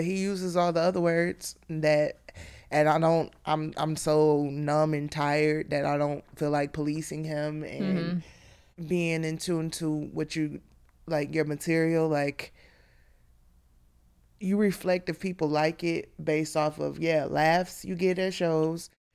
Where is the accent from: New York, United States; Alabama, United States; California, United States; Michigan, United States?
Michigan, United States; Detroit; now in Austin, United States; I'm a comedian from Detroit, based out of Austin now.